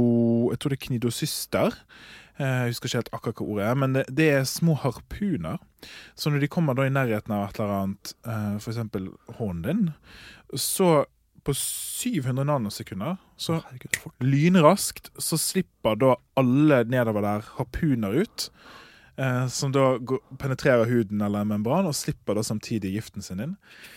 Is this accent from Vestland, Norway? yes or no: yes; Sotra, Vestland, Norway; jeg er jo fra Sotra, som vi vet, og brukt mye tid liksom i sånn skjærgården og sånn, og sett på krabber. Og, altså jeg har veldig sånn personlig forhold til havet, føler jeg, for jeg har vokst opp med det.